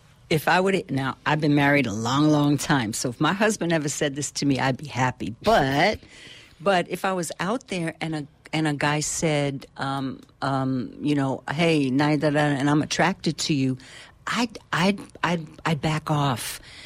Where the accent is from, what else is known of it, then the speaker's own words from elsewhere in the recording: New York, United States; And, you know, I've told you in my past, growing up in the South Bronx, construction guys or just regular guys, almost on a daily basis would have something to say to little me as I was going about my day.